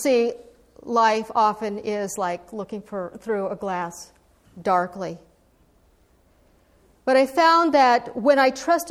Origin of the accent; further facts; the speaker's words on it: Alaska, United States; now in New Hampshire, United States; I was pretty new to New Hampshire. I was far away from my family and the familiarity of my home state, Alaska.